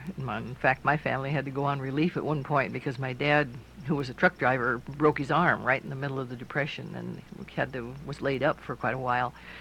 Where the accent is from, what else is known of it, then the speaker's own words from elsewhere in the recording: Everett, Washington, United States; But it was my hometown newspaper, the Everett Daily Herald, which took a flyer on my writing ability.